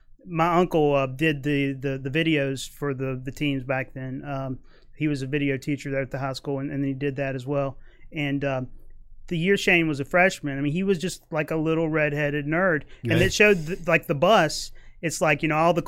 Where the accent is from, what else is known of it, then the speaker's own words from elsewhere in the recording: Fairlawn, Virginia, United States; I grew up in Fairlawn.